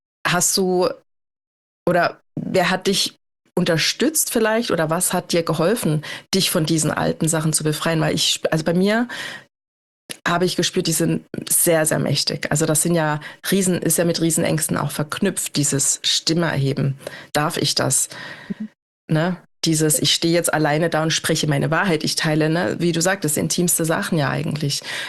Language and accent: German; East Germany, Germany; ich bin in Ostdeutschland groß geworden